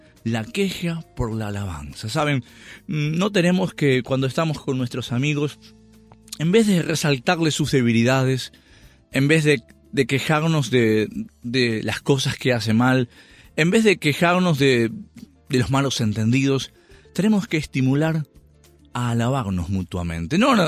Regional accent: Uruguay; yo soy uruguayo

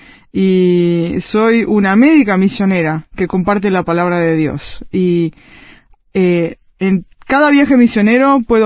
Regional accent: Uruguay; en mi país, aquí en Uruguay

